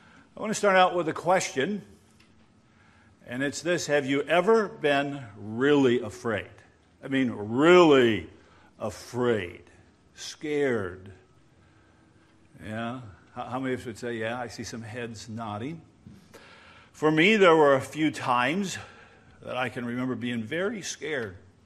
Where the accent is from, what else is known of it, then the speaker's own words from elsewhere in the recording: the South, United States; we're from the South. Many of us have never been in a whiteout.